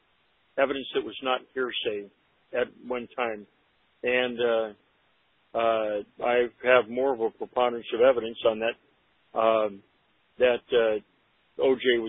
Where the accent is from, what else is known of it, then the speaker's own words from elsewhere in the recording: Bronx, New York, United States; I'm from the Bronx. And at the same time, after I got out of the Air Force in the 70s